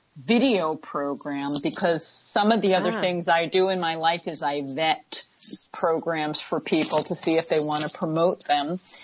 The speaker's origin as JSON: {"language": "English", "region": "New York", "country": "United States", "accent": "New York", "said": "You're hearing my New York accent come out."}